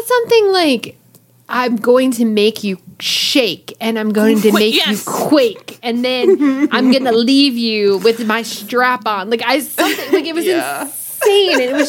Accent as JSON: {"language": "English", "town": "Waterbury", "region": "Connecticut", "country": "United States", "said": "Actually, from the Brass City."}